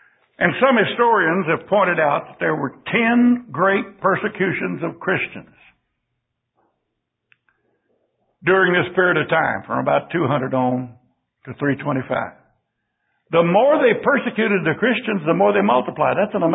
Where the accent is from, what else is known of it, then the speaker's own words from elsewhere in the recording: Texas, United States; born there; I'm so thankful I was born in Texas.